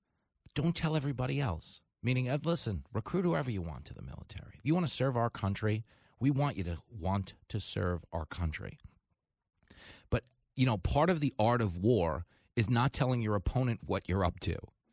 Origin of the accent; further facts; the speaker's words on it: Levittown, New York, United States; Bob Levinson, who grew up down the block from me, where I grew up in Levittown.